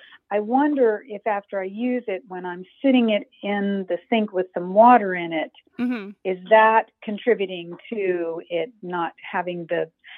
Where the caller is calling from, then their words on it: Augusta, Georgia, United States; Augusta, Georgia.